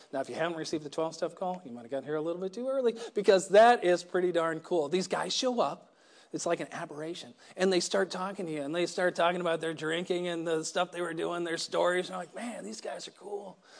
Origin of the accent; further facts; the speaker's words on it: Texas, United States; So growing up in West Texas, it's predominantly a football area.